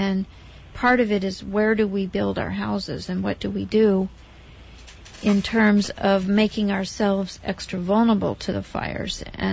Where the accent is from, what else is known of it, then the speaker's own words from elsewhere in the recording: Prescott, Arizona, United States; A few years back in my hometown of Prescott, Arizona, we had 18 burn in one of the fires.